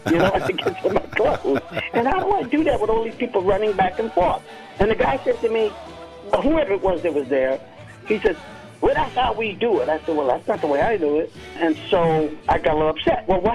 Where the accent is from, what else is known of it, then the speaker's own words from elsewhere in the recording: Brooklyn, New York, United States; I'm from Brooklyn. I'm in Bay Ridge.